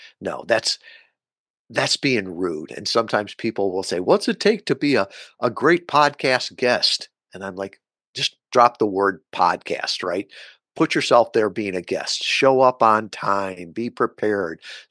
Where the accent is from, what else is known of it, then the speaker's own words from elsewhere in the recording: Kalamazoo, Michigan, United States; They remembered that I was from Kalamazoo.